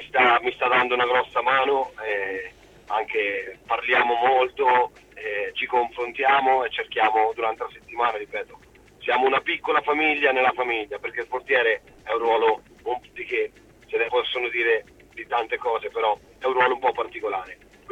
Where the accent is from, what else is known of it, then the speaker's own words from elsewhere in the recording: Porto Recanati, Marche, Italy; perché sta a Porto Recanati, che è il mio paese.